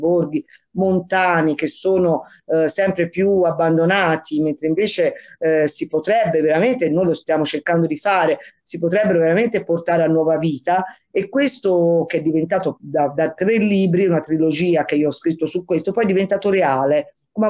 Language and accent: Italian; Tuscany, Italy; io sono toscana nei miei posti, prima nell'isola d'Elba, poi in campagna vicino a Pisa.